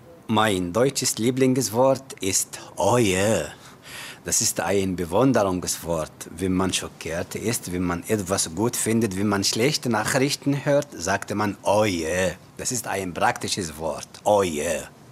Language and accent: German; Cairo, Cairo Governorate, Egypt; German is a second language; Ich komme aus Ägypten. Genauer gesagt aus Kairo, der Hauptstadt von Ägypten.